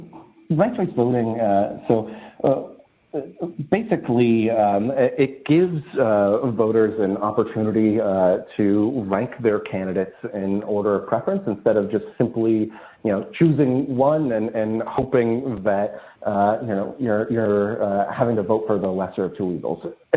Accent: Maine, United States; I'm from Maine myself

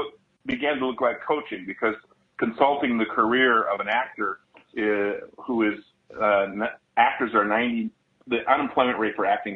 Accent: Wisconsin, United States; No, I grew up in Wisconsin, and in the 60s and 70s.

